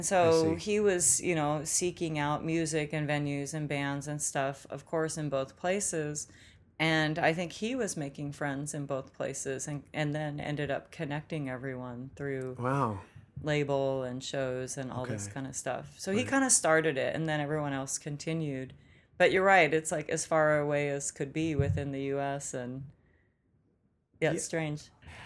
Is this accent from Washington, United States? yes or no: yes; Olympia, Washington, United States; I didn't have really growing up in Olympia. I mean, I grew up in an all-female household.